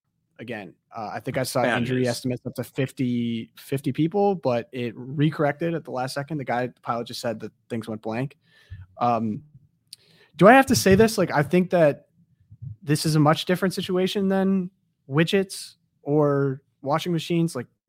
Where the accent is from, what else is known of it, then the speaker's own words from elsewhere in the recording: Detroit, Michigan, United States; But I'm also from the Detroit area, so there's a lot of UAW people too.